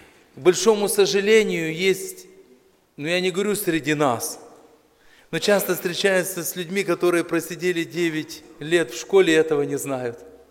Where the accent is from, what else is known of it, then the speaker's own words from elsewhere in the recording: Zakarpattia Oblast, Ukraine; Но я уезжал из Закарпатья, меня провожали, я стоял в рубашке на перроне.